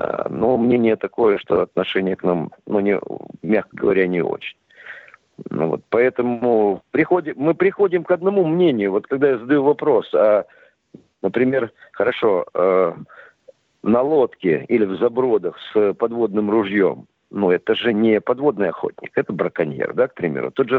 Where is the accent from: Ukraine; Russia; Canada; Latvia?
Russia; Novorossiysk, Krasnodar Krai; приветствую и город Новороссийск, один из моих родных городов